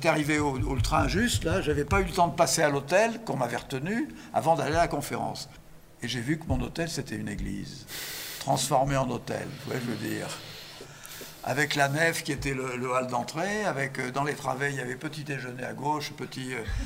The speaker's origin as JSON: {"language": "French", "region": "Nouvelle-Aquitaine", "country": "France", "said": "Chez moi, en Charente, il y en a 1 sur 10."}